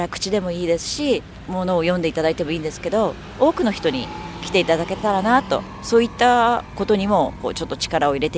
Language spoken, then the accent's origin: Japanese; Nagano, Japan; moved away as an adult; now in Fujisawa, Japan; 実は海なし県の長野県出身です。